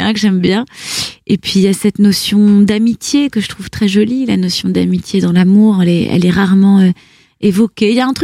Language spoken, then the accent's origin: French; Lille, Hauts-de-France, France; also born or lived in Paris suburbs; J'ai grandi dans le Nord, à Lille, et puis après en banlieue parisienne.